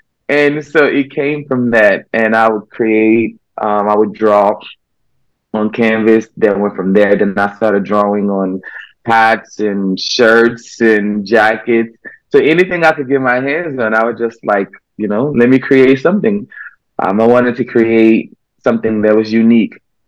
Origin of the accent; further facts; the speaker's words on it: Memphis, Tennessee, United States; Last year I did an art show in my hometown, Memphis, Tennessee, which is where I grew up.